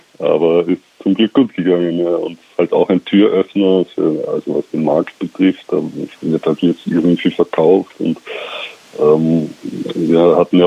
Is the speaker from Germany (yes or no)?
no; Austria; wie die Oper bei uns in Österreich vielleicht